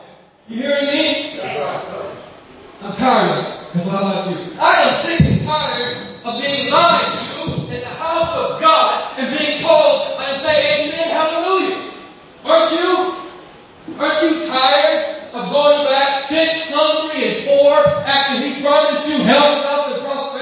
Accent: California, United States; You know how I know? I'm from California.

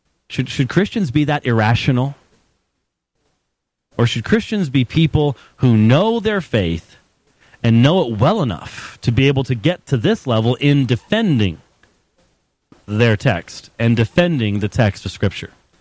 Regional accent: Robbinsdale, Minnesota, United States; Well, actually, Robbinsdale is my hometown.

